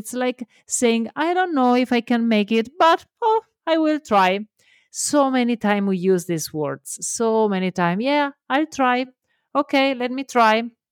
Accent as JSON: {"language": "English", "country": "Italy", "second_language": "English", "said": "I'm Italian, love my accent because I know you will, and embrace my mistakes because I know I will do many."}